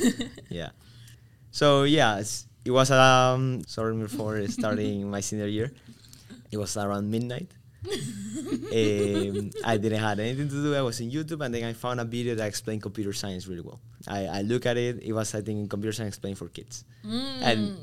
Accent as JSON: {"language": "English", "town": "Guayaquil", "region": "Guayas", "country": "Ecuador", "tie": "born or raised there", "also_born_or_lived": "Loja", "said": "So I am from a little town in Ecuador. It's called Loja. Mm-hmm. It's a very cold town. And at 3 years old, I moved to Guayaquil, which is the big city."}